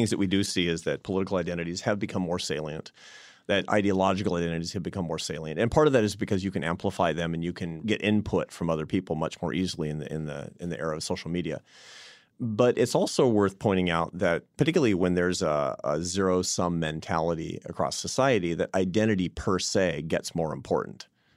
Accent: Seattle, Washington, United States; And I was in Seattle, my hometown, and right after the election in 2016.

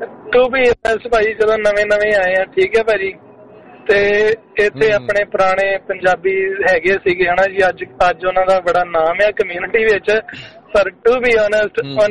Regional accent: Amritsar, Punjab, India; now in Brisbane, Australia; ਮੈਂ ਖੁਦ ਅੰਮ੍ਰਿਤਸਰ ਡਿਸਟ੍ਰਿਕਟ ਤੋਂ ਬਿਲੋਂਗ ਕਰਦਾ ਜੀ

